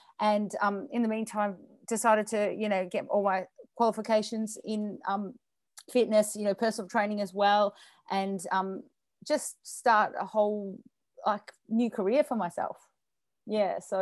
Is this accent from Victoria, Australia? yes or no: yes; Melbourne, Victoria, Australia; Okay, so I am from Melbourne.